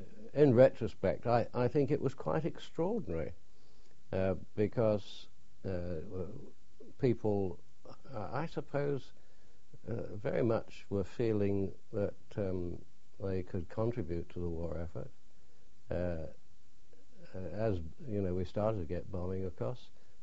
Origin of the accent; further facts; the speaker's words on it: Southfields, London, United Kingdom; born there; I was born in Southfields, which is next door to Wimbledon in South London, in 1923.